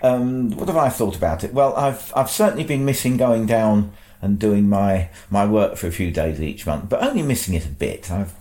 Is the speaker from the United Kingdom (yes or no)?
yes; Crowborough, South East England, United Kingdom; now in Aberdeen, United Kingdom; As you can hear from my accent, I was not born in Aberdeen. I was born in Crowborough in East Sussex, and I lived there and operated my own business as a piano tuner and technician for 47 years.